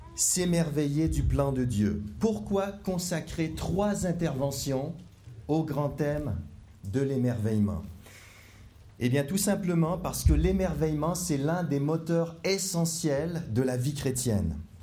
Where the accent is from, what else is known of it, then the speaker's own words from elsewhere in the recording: Quebec, Canada; accent: Quebec French; moved away; entendre un accent québécois ce soir. Mais après plus de 10 ans d'exil, il ne reste pas grand-chose de mon accent.